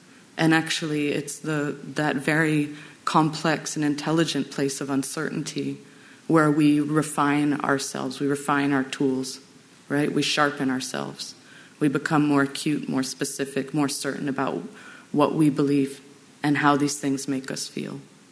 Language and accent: English; Canada; for me as an outsider, right, as a Canadian